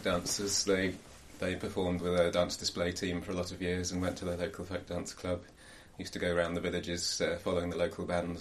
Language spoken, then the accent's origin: English; Darlington, North East England, United Kingdom; moved away as an adult; also born or lived in Cheshunt / Nottingham; now in Harrogate, United Kingdom; Okay, I was born in Hertfordshire, in Cheshunt. When I was four, we moved up to Darlington, up in the northeast. And then I went down to Nottingham University and eventually settled in Harrogate.